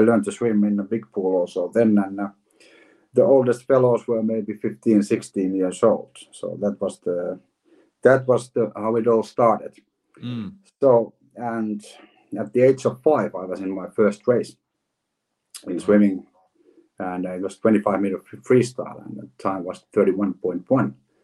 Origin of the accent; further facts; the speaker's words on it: Finland; Well, probably you're right. Probably right. Yeah, we have that ice hockey is the most popular sport in Finland